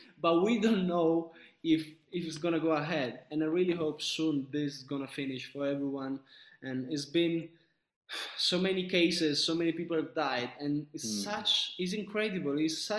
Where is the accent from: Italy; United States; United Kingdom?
Italy; Sicily; I'm in Italy, but north of Italy. My family, right, okay. I'm from Sicily. So my mom and my dad, they're in Sicily.